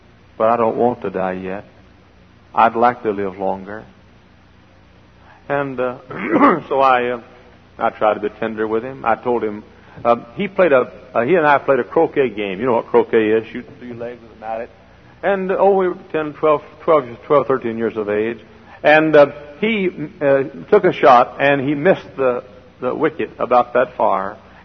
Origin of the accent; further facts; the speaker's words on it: Dallas, Texas, United States; born or raised there